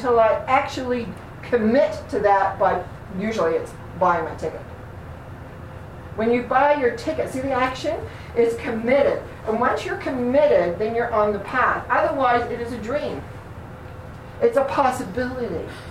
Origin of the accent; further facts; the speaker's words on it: New Zealand; I'm from New Zealand, which is why I sometimes have a funny accent. Long time ago, but it's still there at times.